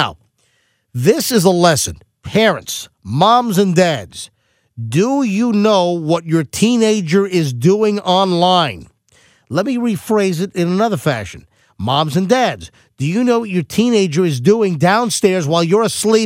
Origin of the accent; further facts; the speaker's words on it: Tampa, Florida, United States; I've got a story here from my hometown of the Tampa Bay area.